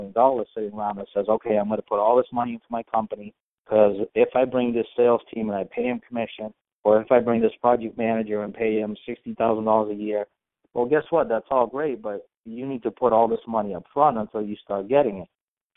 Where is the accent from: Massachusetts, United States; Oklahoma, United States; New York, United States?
Massachusetts, United States; I mean, I'm from Massachusetts, so here everybody and their cousin and their uncle and your neighbor next door is going to sue you